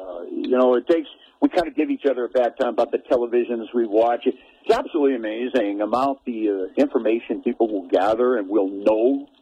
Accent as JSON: {"language": "English", "town": "Anaconda", "region": "Montana", "country": "United States", "tie": "born or raised there", "said": "I'm fortunate to grow up in a small town, born and raised in Anaconda"}